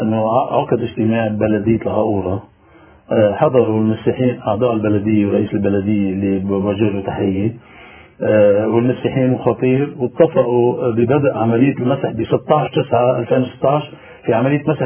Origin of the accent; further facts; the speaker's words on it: Lebanon; نحن عندنا بلبنان